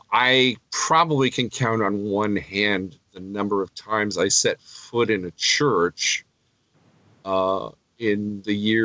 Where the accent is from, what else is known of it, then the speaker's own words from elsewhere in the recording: Ireland; I'm one of these people that, you know, has spent, being Irish, you spend a lot of time kind of waiting for the other shoe to drop.